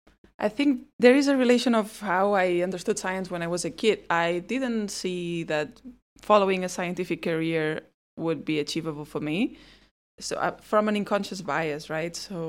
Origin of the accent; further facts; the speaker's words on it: Barcelona, Catalonia, Spain; So I'm from Barcelona